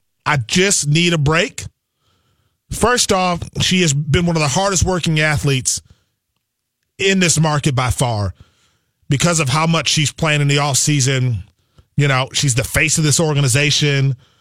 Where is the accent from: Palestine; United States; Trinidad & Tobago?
United States; Minnesota; as a Minnesotan